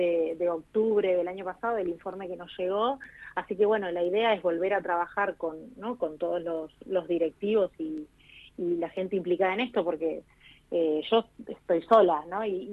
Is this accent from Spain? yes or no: no; General Roca, Río Negro, Argentina; Sí, soy roquense.